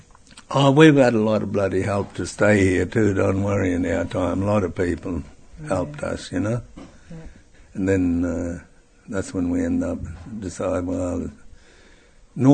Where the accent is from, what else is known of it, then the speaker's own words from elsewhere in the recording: Musgrave, Queensland, Australia; also born or lived in Cooktown; I moved 15 miles south in my life. My home was at Musgrave and our team is 15 miles south of Musgrave. So in my lifetime, I more or less moved 15 miles south.